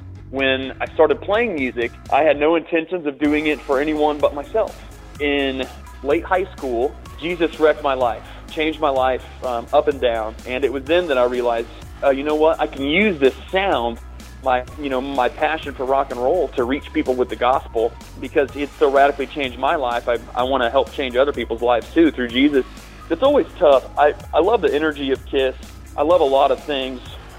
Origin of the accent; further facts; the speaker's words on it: Indiana, United States; growing up in Indiana, we were and still are massive basketball fans. I bleed blue and gold, man. I love the Indiana Pacers.